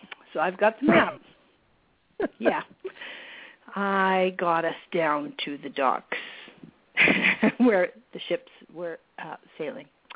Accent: Western Canada, Canada; we're Canadians, and we're from Western Canada, and we don't have freeways the way you guys have freeways

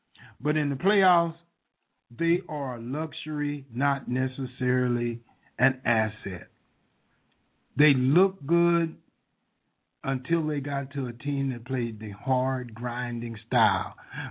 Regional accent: Texas, United States; because I'm a Texan, and I am, my heritage is Indian and black.

